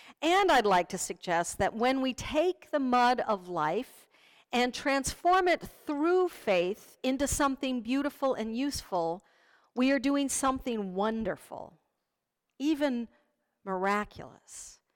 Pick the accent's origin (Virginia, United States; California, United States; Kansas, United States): Virginia, United States; As a child, growing up in Northern Virginia, I always loved it when spring came around and we could go out into the fields and woods that surrounded our home